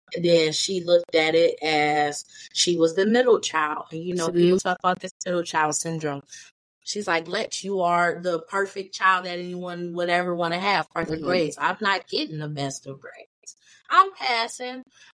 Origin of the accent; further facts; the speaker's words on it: Detroit, Michigan, United States; And we're from Detroit, so they stay up there.